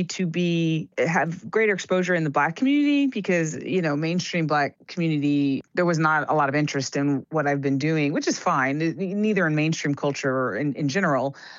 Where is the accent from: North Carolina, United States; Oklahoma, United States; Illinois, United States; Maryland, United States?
North Carolina, United States; I grew up in North Carolina.